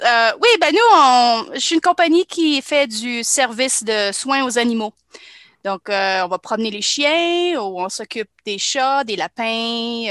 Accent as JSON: {"language": "French", "region": "Quebec", "country": "Canada", "tie": "born or raised there", "also_born_or_lived": "Sept-Îles", "said": "Oui, je viens du Québec. Je suis née à Sept-Îles, mais j'ai grandi dans les Laurentides."}